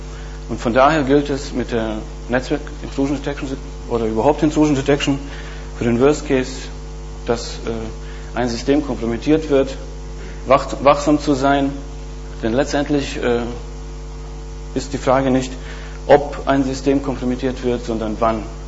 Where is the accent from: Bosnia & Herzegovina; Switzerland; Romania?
Bosnia & Herzegovina; Ich komme aus Bosnien, falls Sie sich über meinen Namen wundern